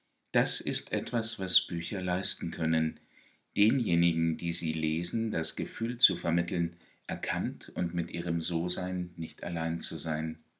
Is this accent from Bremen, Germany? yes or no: no; Klein-Jasedow, Mecklenburg-Vorpommern, Germany; zwischen meinem Heimatort Klein-Jasedow in Ostvorpommern und dem Wohnort meiner Liebsten in Ostbrandenburg